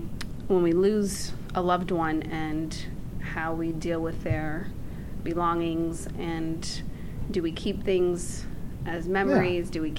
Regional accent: Boston, Massachusetts, United States; And this is all back, yeah. I'm from Boston, so.

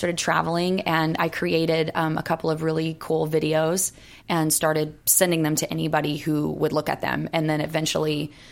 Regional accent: Houston, Texas, United States; now in Los Angeles, United States; I'm not. I'm from Houston, Texas.

